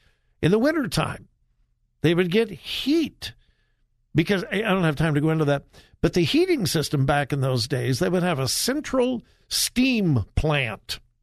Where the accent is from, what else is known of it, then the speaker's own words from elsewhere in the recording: United States; because I'm an American.